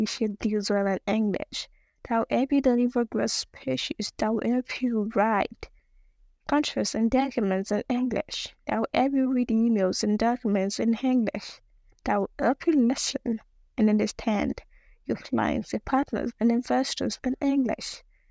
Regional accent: Nigeria; accent: Nigerian; English is a second language; I didn't want to do it because I thought no one would listen to my thick Nigerian accent.

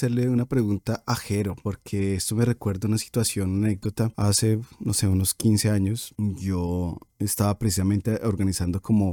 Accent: Medellín, Antioquia, Colombia; nosotros, Jero y yo, somos más de Medellín.

